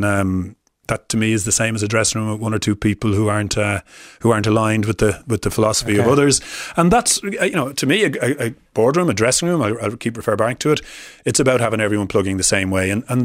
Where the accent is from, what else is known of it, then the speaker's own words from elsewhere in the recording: Dublin, Leinster, Ireland; now in Tipperary, Ireland; and I grew up with them in Crumlin in Dublin, but in Parrystown.